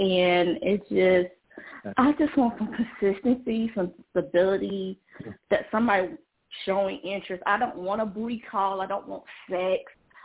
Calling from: Georgia, United States

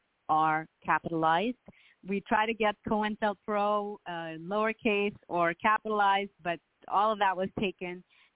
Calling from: Washington, District of Columbia, United States; I'm in D.C. I live actually in Maryland, but mm-hmm. I work in D.C.

